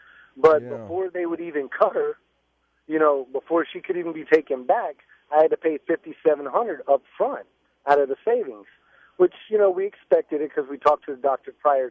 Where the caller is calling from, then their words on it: Fort Knox, Kentucky, United States; I'm calling from Fort Knox, Kentucky